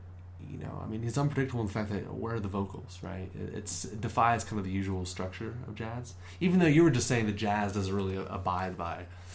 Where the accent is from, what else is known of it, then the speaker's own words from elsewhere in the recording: United States; Like, I mean, as an American, you know, well, really as just anybody